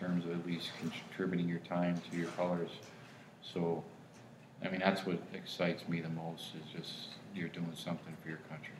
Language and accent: English; United States; I like to be involved because I'm an American.